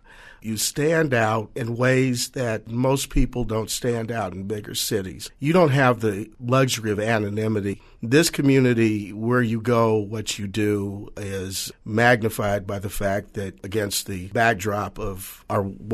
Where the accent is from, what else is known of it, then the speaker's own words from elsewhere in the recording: Cleveland, Ohio, United States; born there; I was born in Cleveland, Ohio, there were places that my parents could not go in the city without fear of being assaulted or even killed.